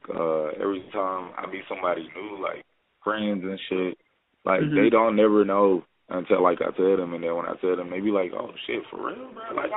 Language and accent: English; Atlanta, Georgia, United States; also born or lived in Louisiana; I'm from Louisiana, but I was raised in Atlanta.